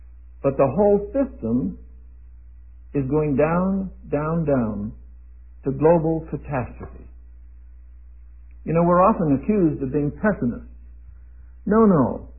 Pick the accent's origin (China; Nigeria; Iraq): China; first language Mandarin; English is a second language; now in United States; Mandarin, which is my mother language, I was raised in China as a boy in the military, and spoke Mandarin fluently until I came back to America in 1930, some 73 or 4 years ago